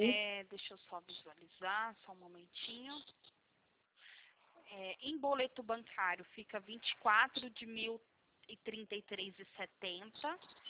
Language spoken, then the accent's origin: Portuguese; Franca, São Paulo, Brazil; somos de Franca